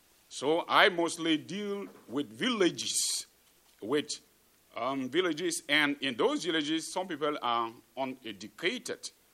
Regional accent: Cameroon; English is a second language; I'm coming from Cameroon, and I know most of you are used to Nigerian films, so you can manage the African accent, the global African accent.

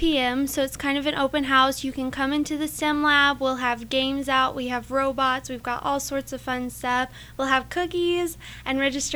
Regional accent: United States; I'm from the Knox County area.

